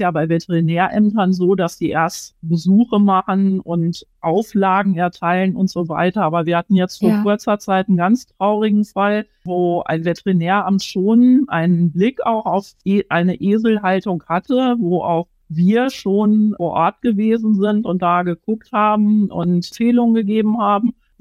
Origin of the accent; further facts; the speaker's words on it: Frankenberg an der Eder, Hesse, Germany; Ich komme aus Frankenberg an der Eder.